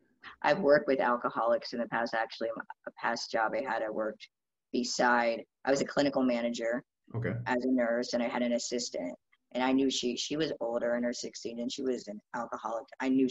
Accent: Ohio, United States; so I'm from Ohio.

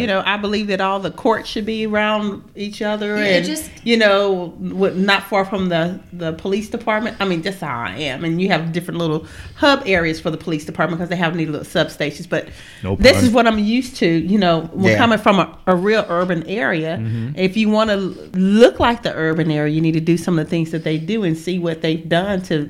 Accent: Dallas, Texas, United States; I grew up in Dallas, Texas, and I was born and raised, but I went to other cities.

